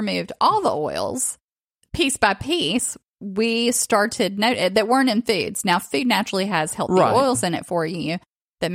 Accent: the South, United States; I mean, I grew up in the South. Look, I mean, oil was my middle name. We fried everything.

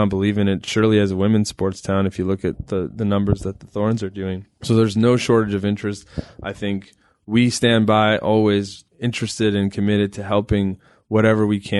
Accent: Chicago, Illinois, United States; because I grew up in Chicago. WGN was how I watched a lot of games

